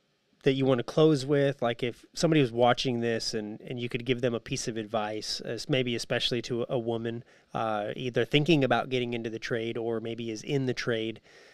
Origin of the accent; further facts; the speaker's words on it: Arizona, United States; I come from Arizona, and there's a lot of stucco buildings. There's a lot of stucco homes.